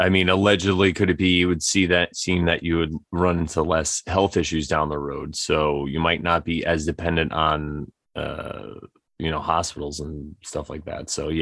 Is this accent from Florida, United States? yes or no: no; Connecticut, United States; and I'm from Connecticut, which is the East Coast of the United States.